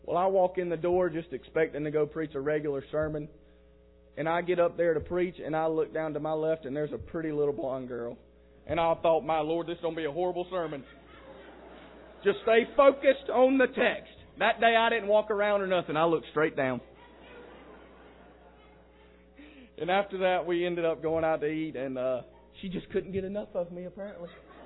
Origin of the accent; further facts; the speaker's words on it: South Carolina, United States; My parents, they grew up in Denver, North Carolina, actually, although we're from South Carolina. They moved down to South Carolina.